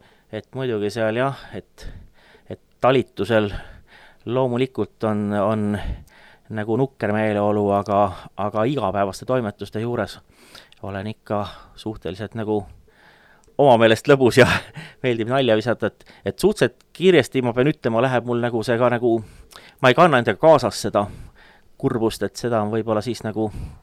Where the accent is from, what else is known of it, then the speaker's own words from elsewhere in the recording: Kunda, Lääne-Viru County, Estonia; born there; mina sündisin Kunda linnas, seal Eesti põhjaviiril, Kunda linnas mere ääres, 25. jaanuari päeval